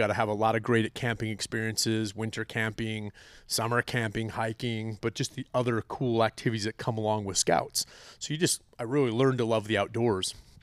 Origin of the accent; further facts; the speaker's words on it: Utah, United States; I grew up here in Utah. It's kind of all I've known.